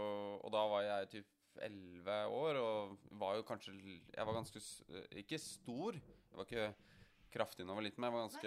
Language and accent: Norwegian; Kløfta, Akershus, Norway; jeg født og oppvokst på Kløfta, så jeg ganske mye jord I nærheten